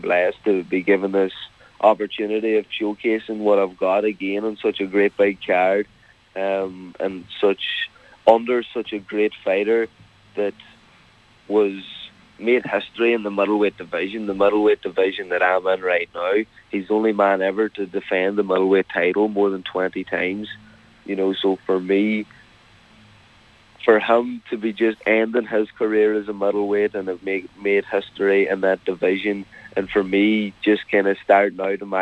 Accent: Ireland; So I'm an Irishman, he's an Irishman.

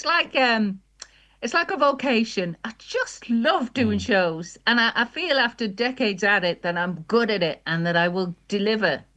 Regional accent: Manchester, North West England, United Kingdom; born there; I was born in Manchester and my mum went back there then when we grew up.

